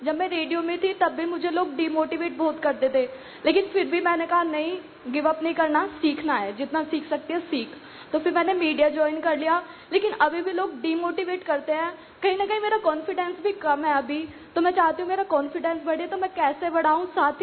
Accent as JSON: {"language": "Hindi", "town": "Faridabad", "region": "Haryana", "country": "India", "said": "मैं फरीदाबाद से हूँ।"}